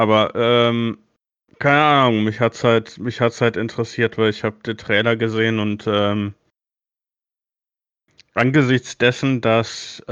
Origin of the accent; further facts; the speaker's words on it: Germany; Und ich bin normalerweise kein Fußballmensch, also ich bin Deutscher.